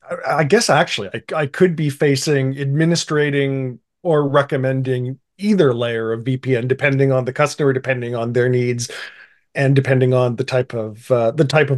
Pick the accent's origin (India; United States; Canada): Canada; Dad, we're Canadian.